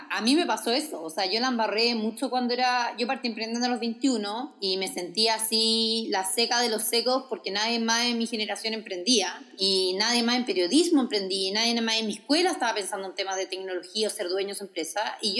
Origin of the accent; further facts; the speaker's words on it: Brazil; now in Chile; yo me crié en Brasil porque por trabajo mi papá me tuvo que ir para allá.